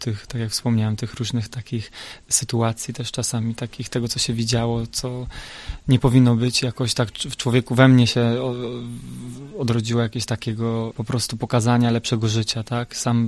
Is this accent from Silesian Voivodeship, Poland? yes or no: no; Zdzieszowice, Opole Voivodeship, Poland; pochodzę ze Zdzieszowic